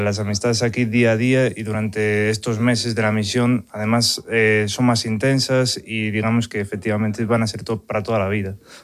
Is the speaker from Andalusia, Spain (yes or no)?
no; A Coruña, Galicia, Spain; Yo soy de La Coruña también, o sea que lo echo mucho de menos.